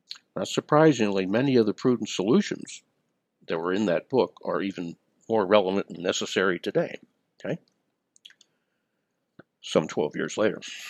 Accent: Maryland, United States; also born or lived in Washington, D.C.; From the age of 7, I grew up in Baltimore County, Maryland. I was born in Washington, D.C.

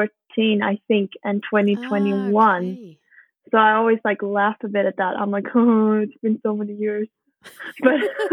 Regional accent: Sweden; also born or lived in Austria / Norway; I'm from Sweden. I'm from a little coastal, it's not a village, it is a city, but it's like a population of 30 or 40,000. Mm-hmm. And I have been living in Austria quite a lot, / Norway. And now I'm in northern Sweden on a season here.

